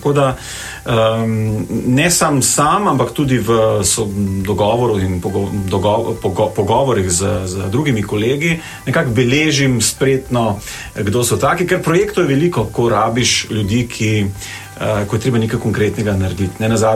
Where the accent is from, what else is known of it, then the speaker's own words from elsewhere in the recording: Radeče, Lower Sava, Slovenia; now in Klagenfurt, Austria; iz Radeč doma.